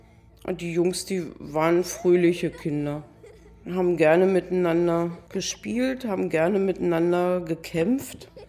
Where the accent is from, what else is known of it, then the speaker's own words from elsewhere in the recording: Frankfurt, Brandenburg, Germany; born there; mein Alter ist 55 und geboren wurde ich in Frankfurt-Oder. Ich wohne gerade hauptwohnsitzlich bei meinem Lebensgefährten südlich von Nürnberg. Und mein zweiter Wohnsitz ist Frankfurt-Oder.